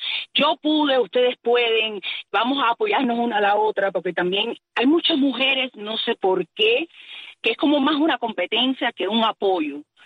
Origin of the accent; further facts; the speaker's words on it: United States; born there; Yo nací aquí en los Estados Unidos por casualidad, porque es lo que me tocó. Pero en la realidad, cualquiera que me pregunta, me dice … ¿dónde tú eres? Yo soy cubana. Y igual yo hablo muy cubanaza.